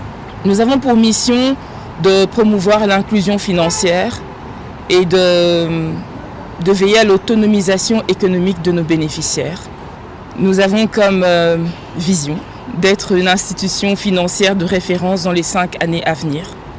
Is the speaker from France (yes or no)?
no; Kinshasa, DR Congo; now in Belgium; Je suis originaire de la ville de Kinshasa et vivant actuellement en Belgique, il m'était plus facile de commencer par Kinshasa où j'ai de la famille, où j'ai des connaissances.